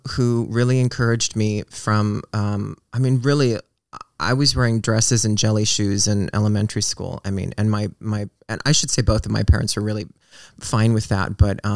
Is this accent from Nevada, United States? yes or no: yes; Reno, Nevada, United States; And I grew up in Reno, which is it's a little bigger, but you know, like the best place you could shop at was like Hot Topic.